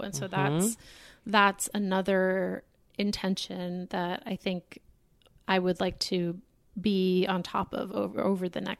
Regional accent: Boston, Massachusetts, United States; The synagogue I grew up in Boston is very, it's a Reform synagogue.

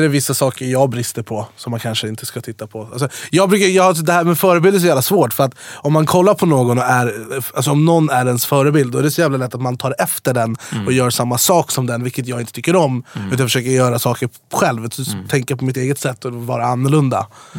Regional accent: Jordbro, Stockholm County, Sweden; also born or lived in Dubai; Jag är uppvuxen i Jordbro. Sen bodde jag i Farsta, sen på Drottninggatan, sen i Dubai och nu

